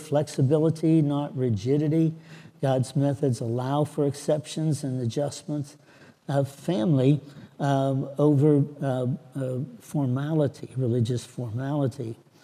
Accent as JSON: {"language": "English", "region": "Pennsylvania", "country": "United States", "tie": "born or raised there", "said": "I grew up in Western Pennsylvania Alliance"}